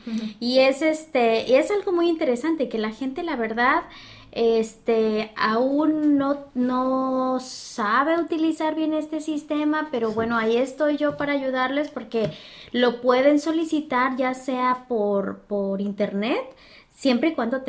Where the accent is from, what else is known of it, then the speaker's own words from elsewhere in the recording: Mexico; los que somos de México que traemos la credencial de lector